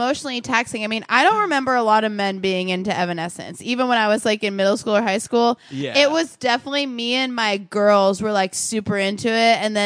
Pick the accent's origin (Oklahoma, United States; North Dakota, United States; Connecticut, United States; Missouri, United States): Oklahoma, United States; I'm from Oklahoma too.